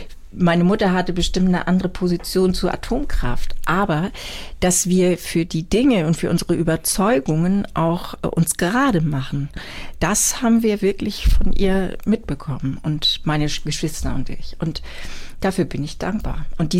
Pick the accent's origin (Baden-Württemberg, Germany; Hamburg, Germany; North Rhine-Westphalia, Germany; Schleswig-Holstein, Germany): Schleswig-Holstein, Germany; Büsum; Ja, wir sind in Büsum zur Schule gegangen